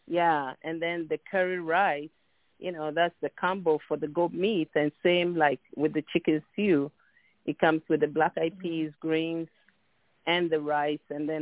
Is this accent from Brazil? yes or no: no; Ghana; now in United States; I'm from Ghana, West Africa. I've been in the States for the past 30 years.